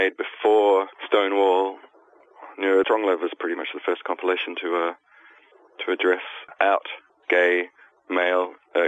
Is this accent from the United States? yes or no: no; Perth, Western Australia, Australia; It has been going since I was a teenager in my hometown in Perth in Western Australia.